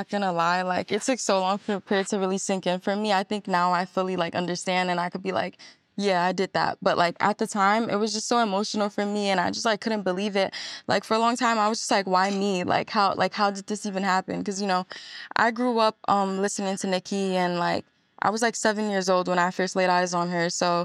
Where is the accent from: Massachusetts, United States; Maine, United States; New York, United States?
New York, United States; New York City; yeah, I'm from the Bronx.